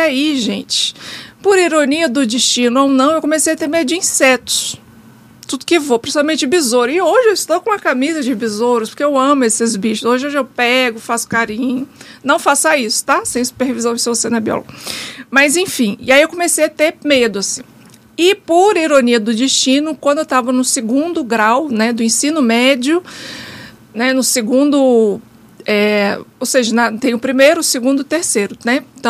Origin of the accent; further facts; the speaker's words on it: Rio de Janeiro, Brazil; Não sei se você sabe, mas eu sou carioca, então desde criança a gente ia na praia